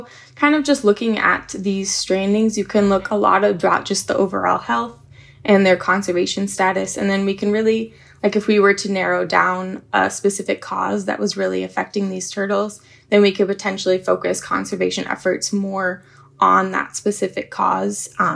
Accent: South Dakota, United States; I grew up in South Dakota, so I didn't really, prior to going to UH Hilo, didn't have a lot of turtle experience.

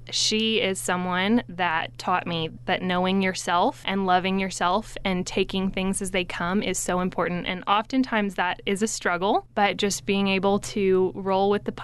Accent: Lubbock, Texas, United States; like you said, born and raised in Lubbock, and I am currently a business student at the University of Texas in Austin.

